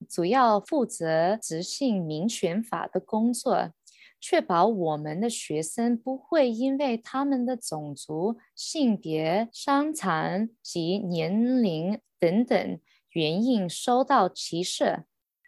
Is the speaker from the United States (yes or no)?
yes; San Francisco, California, United States; 我的父母是从中国大陆移民过来的，我和我姐姐都在旧金山出生长大。